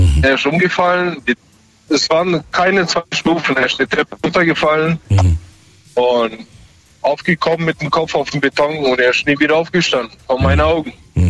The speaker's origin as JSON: {"language": "German", "country": "Moldova", "tie": "born or raised there", "said": "ich komme gebürtig aus Moldawien"}